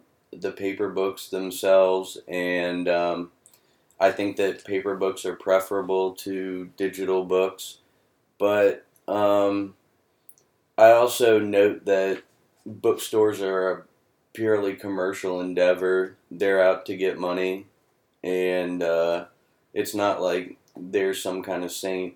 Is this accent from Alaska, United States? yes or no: no; Fredericksburg, Virginia, United States; I'm from Fredericksburg, Virginia, which is 2 hours east of Harrisonburg, across the mountains, and I grew up there since I was 7